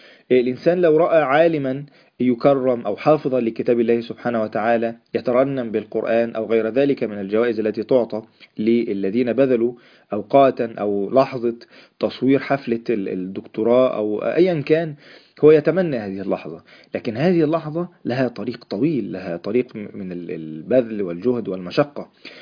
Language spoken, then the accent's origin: Arabic; Egypt